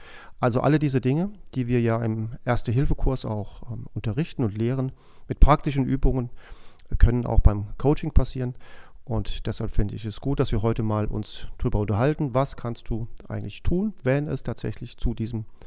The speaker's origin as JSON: {"language": "German", "town": "Groß-Umstadt", "region": "Hesse", "country": "Germany", "said": "Ich komme aus Groß-Umstadt, bin ja fast schon 54 Jahre alt"}